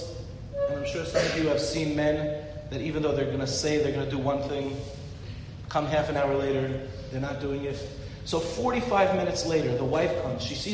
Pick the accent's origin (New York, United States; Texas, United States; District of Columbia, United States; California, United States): New York, United States; Five Towns; now in Ramat Beit Shemesh, Israel; I grew up in the Five Towns. I live in Ramat Beit Shemesh, right next to the Five Towns.